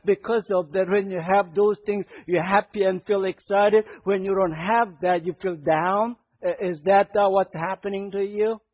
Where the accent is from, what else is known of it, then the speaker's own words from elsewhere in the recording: South Korea; I'm from Korea and all that.